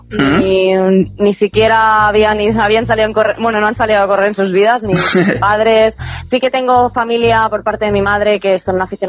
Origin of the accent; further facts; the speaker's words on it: Bellaterra, Catalonia, Spain; Y mi madre sí que es catalana, o sea, soy una mezcla. Pero yo soy nacida en Cataluña y criada aquí en Barcelona, bueno, un pueblo de al lado de Barcelona, que se llama Bellaterra, pero que llevo, vamos, toda mi vida aquí